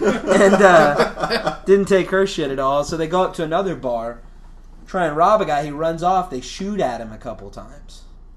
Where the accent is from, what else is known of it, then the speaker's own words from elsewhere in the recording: New York, United States; I've had a gun in my face before. I grew up in New York. Shit was salty where I grew up.